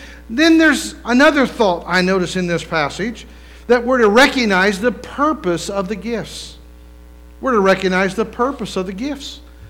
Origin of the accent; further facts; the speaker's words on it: West Virginia, United States; My nephew, we're from West Virginia, so I'm back in West Virginia.